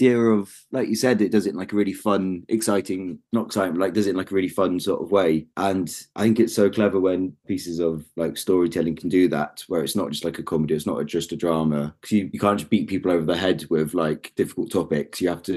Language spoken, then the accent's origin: English; London, United Kingdom; I grew up in London